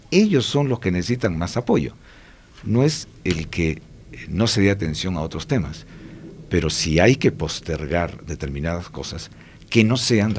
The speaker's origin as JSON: {"language": "Spanish", "country": "Colombia", "said": "Yo que vengo de Colombia, en Colombia por la violencia han habido como 6 millones de desplazados internos"}